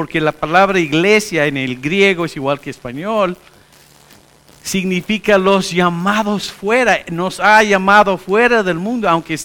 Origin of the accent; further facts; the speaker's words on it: Mexico; moreno. Yo mexicano. Mi hermano ahí estaba también. Y le dicen que es un mexicano blanco porque se ve como español.